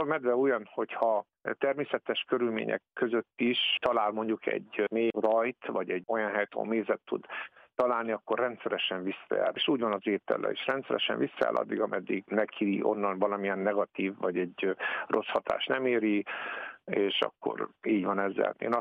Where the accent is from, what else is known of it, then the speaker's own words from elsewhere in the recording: Sovata, Mureș County, Romania; én a Szovárta környékéről származom